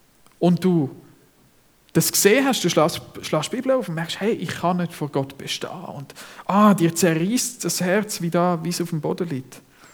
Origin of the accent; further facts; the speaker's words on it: Zurich, Switzerland; Ich bin ja als Zürcher nicht im katholischen Kontext aufgewachsen.